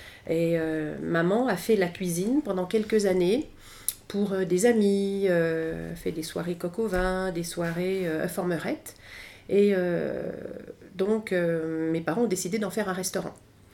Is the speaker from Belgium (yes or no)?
no; Volnay, Bourgogne-Franche-Comté, France; also born or lived in Beaune; je suis née à Beaune, à l'Hôtel Dieu, le 15 mars 1959. Mes parents sont de Volnay, on est issus d'une famille de Volnésiens. Voilà, j'ai toujours vécu à Volnay depuis 60 ans.